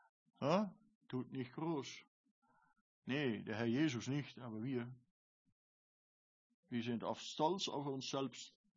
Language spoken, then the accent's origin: German; Netherlands; German is a second language; Ich bin Holländer, also Deutsch ist nicht so einfach für mich.